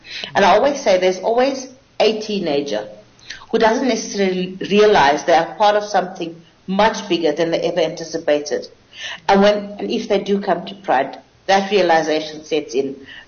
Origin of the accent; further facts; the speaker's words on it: India; where I come from, as a Indian Muslim from a very Orthodox family